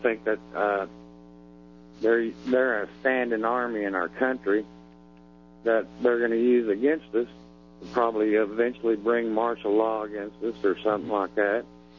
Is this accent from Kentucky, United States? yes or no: no; Irving, Texas, United States; born or raised there; also born or lived in Oklahoma